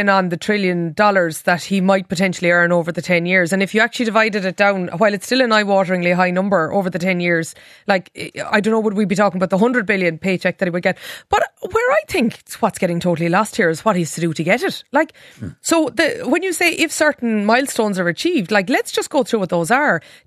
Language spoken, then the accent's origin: English; Dripsey, Munster, Ireland; This is an area, of course, not very far from where I grew up in Dripsea. It's called Cullen in North Cork.